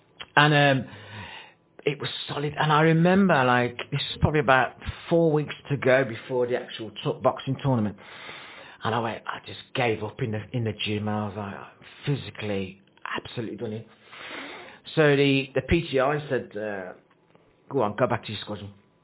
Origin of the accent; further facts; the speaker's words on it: United Kingdom; And I was like, I'm British soldier, mate.